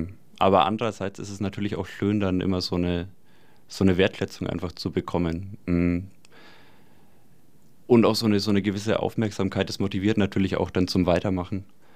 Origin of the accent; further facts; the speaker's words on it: Nuremberg, Bavaria, Germany; Ich komme auch hier aus Nürnberg und habe jetzt 5 Jahre auch an der Akademie hier studiert